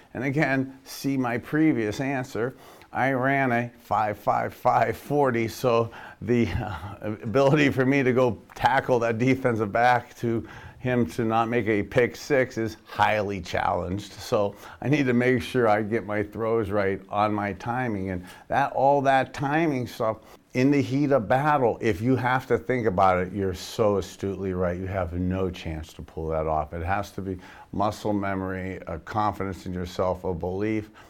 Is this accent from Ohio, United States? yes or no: yes; Youngstown, Ohio, United States; as a little boy growing up in Youngstown, Ohio, where you'd go to the old Three Rivers Stadium, and the Cleveland Browns never won there.